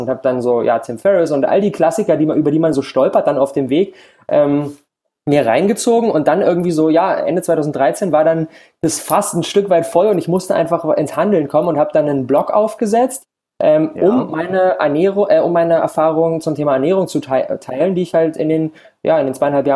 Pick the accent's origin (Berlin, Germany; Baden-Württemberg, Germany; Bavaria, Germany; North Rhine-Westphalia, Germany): Berlin, Germany; Genau, ich komme aus Berlin, bin in Berlin auch geboren und da zu Hause und fühle mich in Berlin super wohl.